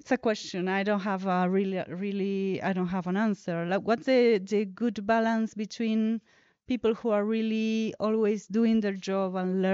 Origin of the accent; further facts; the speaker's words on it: Argentina; I come from Argentina. I work there in several projects.